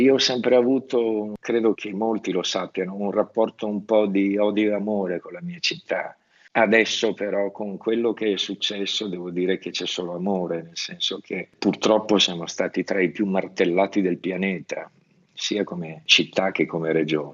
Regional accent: Milan, Lombardy, Italy; visto che sono milanese

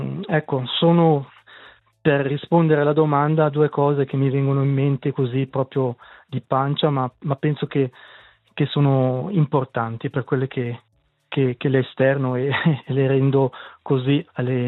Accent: Verdabbio, Graubünden, Switzerland; ho avuto la fortuna e il piacere di insegnare 5 anni a Gruno, dunque poco distante dal mio paese, da Verdabbio

